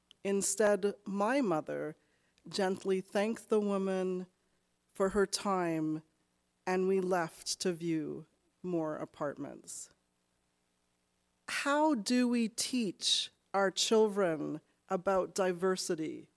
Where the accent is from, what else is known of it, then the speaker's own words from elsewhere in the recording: Canada; As a Canadian Black woman